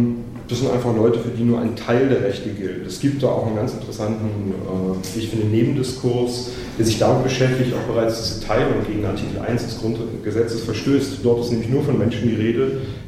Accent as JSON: {"language": "German", "region": "East Germany", "country": "Germany", "tie": "born or raised there", "said": "Ich bin in der DDR geboren und ein Großteil meiner Jugend aufgewachsen. Ich war 14, als die Wende war"}